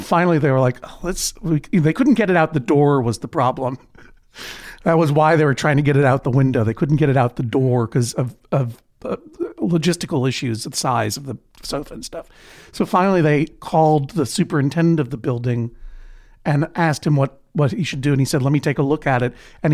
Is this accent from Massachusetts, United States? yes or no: yes; Brookline, Massachusetts, United States; because coming from Brookline, Massachusetts, New York felt like a totally lawless place.